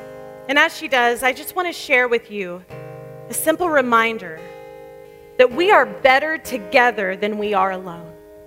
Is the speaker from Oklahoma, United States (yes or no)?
yes; Oklahoma, United States; I was from Western Oklahoma, a very small town, and I had never seen a really beautiful big house.